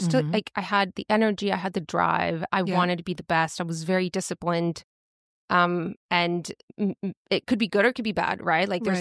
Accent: Mexico; I grew up in Mexico. Culturally, you know, it's definitely a macho culture.

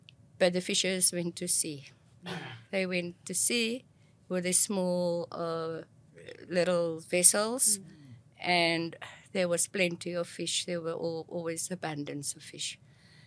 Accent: Mamre, Western Cape, South Africa; I am from Mamre. It's a small town on the west coast within the Western Cape.

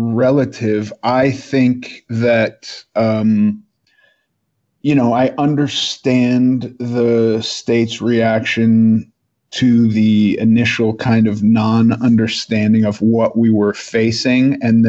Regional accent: New York, United States; born there; I was born in New York. in the 70s.

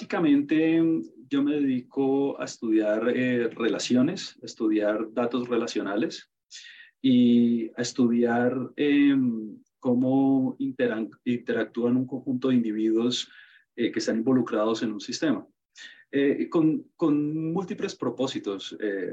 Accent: Colombia; yo soy colombiano y aquí en Colombia

